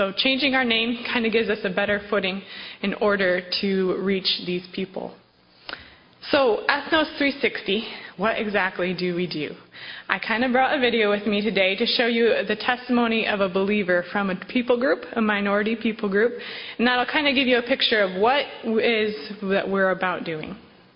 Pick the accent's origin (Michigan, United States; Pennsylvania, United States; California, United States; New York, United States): Michigan, United States; Muskegon; I grew up in Muskegon, Michigan, going to church every Sunday and anytime the doors were open, as pastors' kids do.